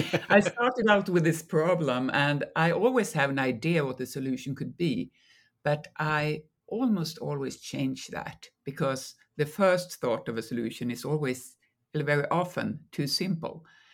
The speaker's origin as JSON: {"language": "English", "town": "Malmö", "region": "Skåne", "country": "Sweden", "tie": "born or raised there", "lives_now": "Stockholm, Sweden", "said": "I mean, I'm from everywhere in Sweden. I was born in Malmö, as you say, but I live in Stockholm now, and I have my country house in this part that I write about in the north, and my mother is from even further up north"}